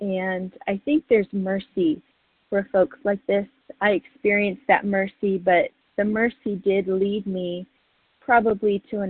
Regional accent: North Carolina, United States; I'm from North Carolina, and I am working on my recovery with God.

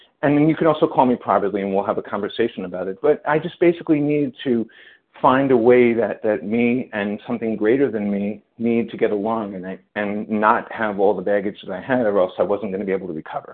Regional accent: New York, United States; I'm a Jew from New York, and my sponsor is a Catholic who's very conservative

